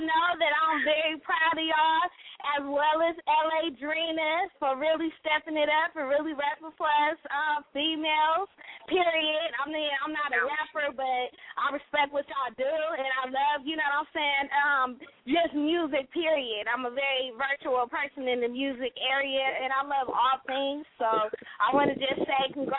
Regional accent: Watts, California, United States; Because I'm a hood bitch. I'm from Watts.

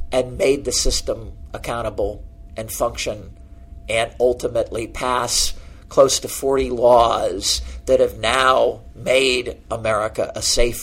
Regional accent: South Bend, Indiana, United States; somebody in my hometown of South Bend, Indiana

